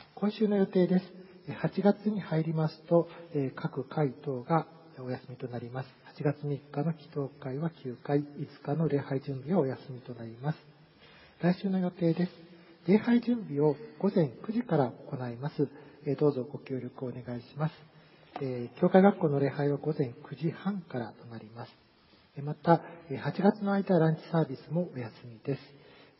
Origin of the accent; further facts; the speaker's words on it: Higashimurayama, Tokyo, Japan; ちなみに私は東村山出身でございます。御田町でございます。